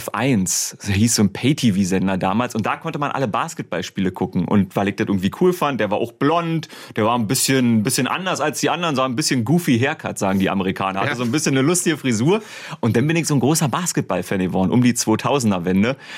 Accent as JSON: {"language": "German", "town": "Königs Wusterhausen", "region": "Brandenburg", "country": "Germany", "said": "ich bin ein typischer Junge vom Dorf. Ich komme aus Brandenburger Dorf, Königs Wusterhausen"}